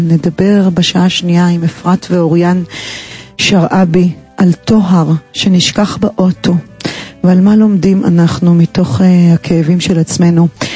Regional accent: Jerusalem, Jerusalem District, Israel; גם אני ירושלמית

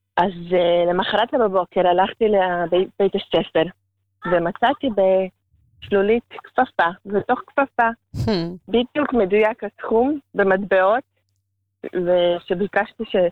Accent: Latvia; בלטביה, גדלתי ונלדתי בלטביה, אז היה שם, עדיין שם, עבדתי שם.

